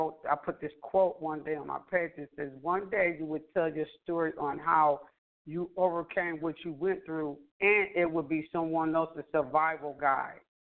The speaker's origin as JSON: {"language": "English", "town": "Buffalo", "region": "New York", "country": "United States", "tie": "born or raised there", "said": "the guy was from where I'm born and raised in Buffalo, New York."}